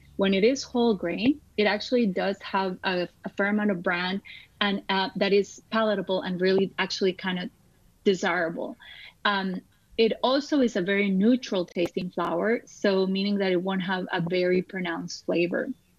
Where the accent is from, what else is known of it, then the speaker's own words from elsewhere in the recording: Costa Rica; I grew up outside of the United States. I lived all of my childhood in Costa Rica, where we eat a lot of corn products.